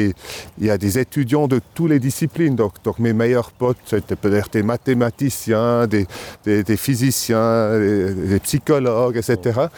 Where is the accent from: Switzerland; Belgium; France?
Switzerland; Aargau; French is a second language; Non, j'ai grandi en Argovie.